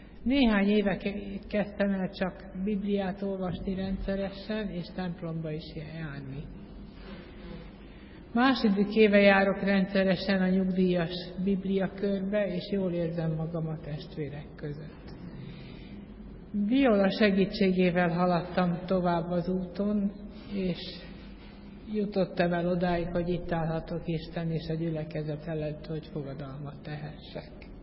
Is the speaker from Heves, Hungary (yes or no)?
no; Budapest, Hungary; born there; 57 éve születtem Budapesten, 20 éve lakom itt a kerületben.